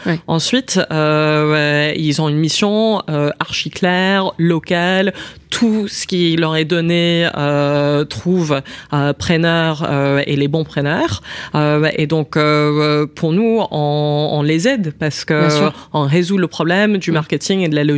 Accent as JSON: {"language": "French", "country": "Canada", "also_born_or_lived": "United States", "said": "Oui, donc moi je suis canadienne, mais j'ai été scolarisée aux États-Unis"}